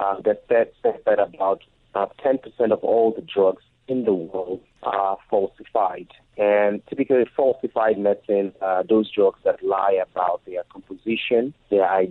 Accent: Nigeria; while I was growing up in Nigeria.

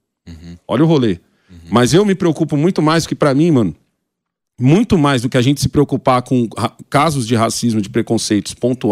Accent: São Paulo, Brazil; eu sou de periferia. Sou da cidade de Tiradentes.

